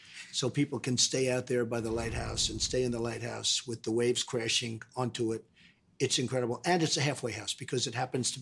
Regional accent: Queens, New York, United States; Well, I grew up in Queens. And my father was a builder. He built houses and middle-income apartments in Brooklyn and Queens, mostly.

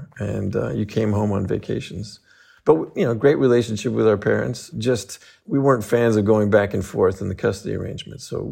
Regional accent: Los Angeles, California, United States; Well, I had an atypical upbringing. I was raised in Los Angeles, but my grandfather in 1959 bought a cattle ranch just north of Fresno, California

